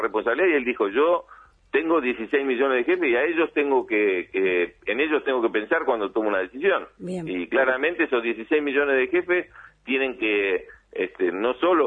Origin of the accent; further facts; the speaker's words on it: Bahía Blanca, Buenos Aires Province, Argentina; yo soy de Bahía Blanca